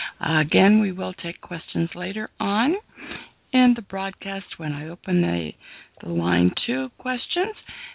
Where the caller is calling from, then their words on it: Illinois, United States; I'm broadcasting from the Chicago suburbs, where it is a very pleasant, sunny morning.